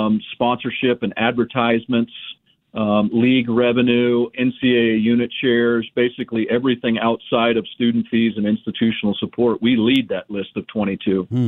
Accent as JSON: {"language": "English", "town": "Manhattan", "region": "Kansas", "country": "United States", "tie": "born or raised there", "said": "So I started at Kansas State. I grew up in Manhattan."}